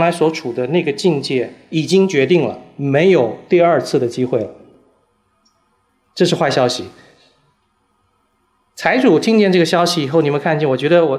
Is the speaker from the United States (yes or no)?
no; China; 第一个，我们中国人对罪这个字的概念